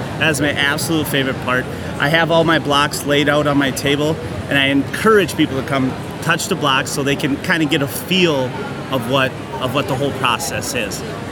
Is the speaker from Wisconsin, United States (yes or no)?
yes; Kenosha, Wisconsin, United States; I'm from Kenosha, Wisconsin.